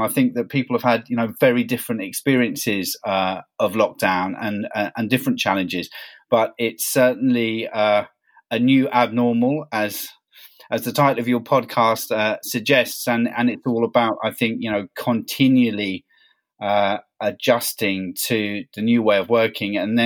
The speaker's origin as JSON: {"language": "English", "region": "London", "country": "United Kingdom", "tie": "born or raised there", "said": "Well, I was born and bred in London, in Notting Hill."}